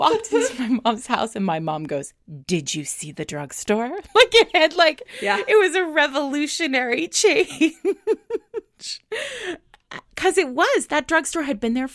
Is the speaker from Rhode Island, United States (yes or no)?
yes; Lincoln, Rhode Island, United States; I'm from Rhode Island. I'm from a small town called Lincoln in Rhode Island, although not that small, according to Twitter.